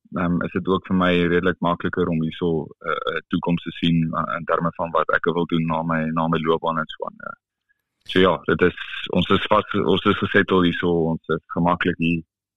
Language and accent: Afrikaans; Pretoria, Gauteng, South Africa; so ek het eindelijk groot geword in Pretoria, en meeste van my jare in Pretoria spandeer, en al groot geword in Swaan